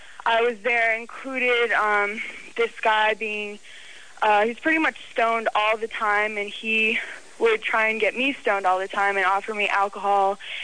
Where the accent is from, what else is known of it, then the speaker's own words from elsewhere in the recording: United States; now in Canada; I'm American. I moved to Canada to do that when I was...